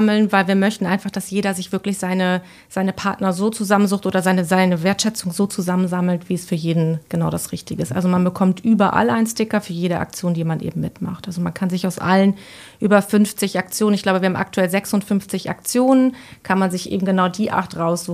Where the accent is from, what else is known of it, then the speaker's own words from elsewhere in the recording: Bremen, Germany; so wir Bremer, wir nehmen viele Sachen gar nicht mehr so richtig wahr